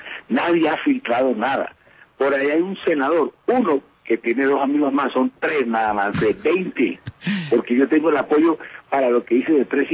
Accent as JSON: {"language": "Spanish", "country": "Colombia", "said": "es que entre menos miles de muertos haya en mi país, de hermano colombiano, sobre todo de gente pobre, estrato 1, 2, vecinos"}